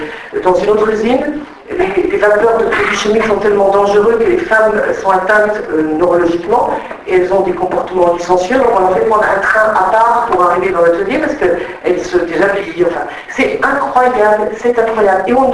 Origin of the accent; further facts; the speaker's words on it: Nouvelle-Aquitaine, France; born there; je suis moi-même fille d'agriculteur, je suis née dans le Poitou-Charentes sur une ferme.